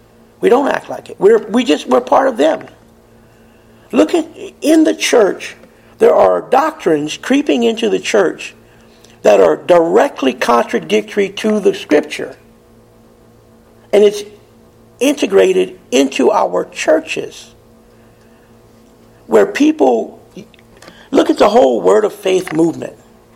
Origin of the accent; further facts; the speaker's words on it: United States; Well, I'm an American. I do that.